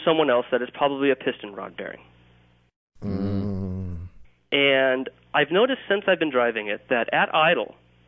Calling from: Portland, Oregon, United States; from Portland, Oregon.

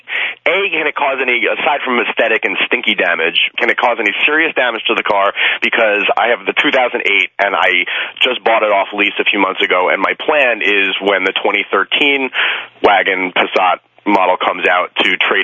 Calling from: Brooklyn, New York, United States; I am calling from Brooklyn.

